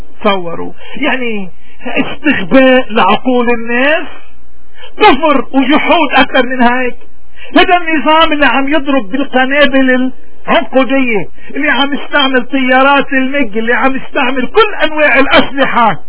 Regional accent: Lebanon; طيب نحن كلبنانيين لأنت بدنا نضلنا غنم ولأنت بدنا نضلنا رابطين رقابنا بمصيرنا ببلدنا

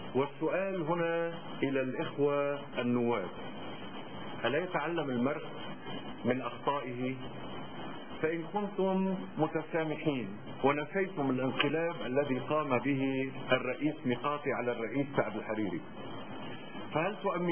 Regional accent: Tripoli, North Governorate, Lebanon; نحن أبناء طرابلس لن نقبل بذلك، وطرابلس ليست عبرة.

